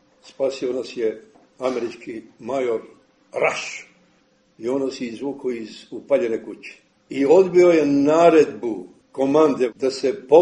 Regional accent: Gjilan, Gjilan District, Kosovo; Ja sam rođen u Gnjilanu 1941. godine. Mnogo sam vezan za svoj zavičaj.

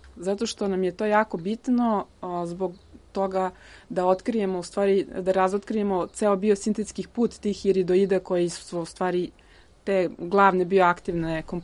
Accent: Serbia; znači raste samo kod nas u Srbiji

